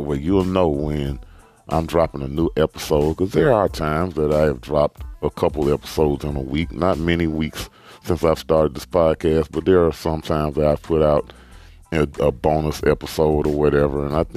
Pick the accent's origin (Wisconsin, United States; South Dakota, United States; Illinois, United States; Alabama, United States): Alabama, United States; Birmingham; I'm from Birmingham, Alabama, if you do not know, right here in the heart of SEC country.